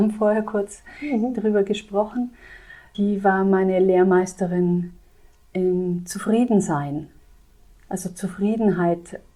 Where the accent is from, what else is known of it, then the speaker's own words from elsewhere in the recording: Trentino-Alto Adige, Italy; Also ich bin schon sehr naturverbunden durch meine Herkunft. Ich komme aus Südtirol